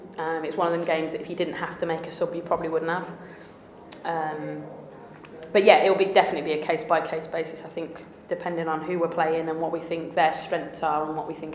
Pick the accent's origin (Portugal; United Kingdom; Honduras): United Kingdom; I'm British, that's what we do.